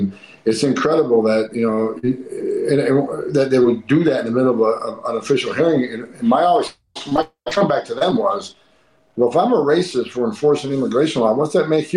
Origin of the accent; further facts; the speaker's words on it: New York, United States; But I grew up right outside of Fort Drum, New York.